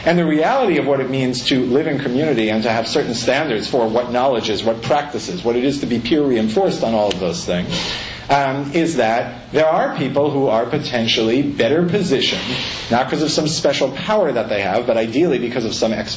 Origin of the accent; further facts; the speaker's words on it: United States; I always felt that most dramatically as an American in Israel